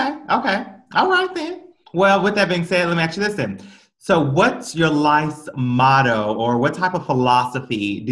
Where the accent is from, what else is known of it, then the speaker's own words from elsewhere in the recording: the South, United States; Well, I mean, I am from the South.